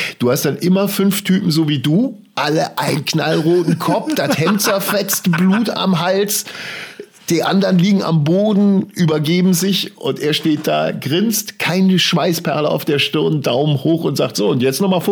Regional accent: West Germany, Germany; Ich bin selber komplett im Westen aufgewachsen

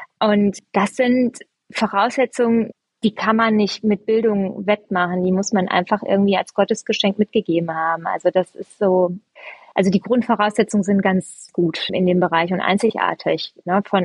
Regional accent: Hilden, North Rhine-Westphalia, Germany; Aber ich bin Hildener Kind, ne? Ich bin hier geboren, ich bin hier zur Schule gegangen, ich bin in der Gemeinde groß geworden.

